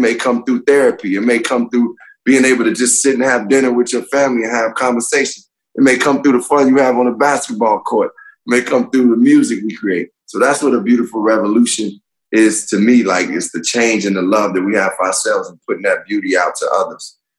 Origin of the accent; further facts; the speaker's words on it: Chicago, Illinois, United States; I'm not only choosing Michael because I'm from Chicago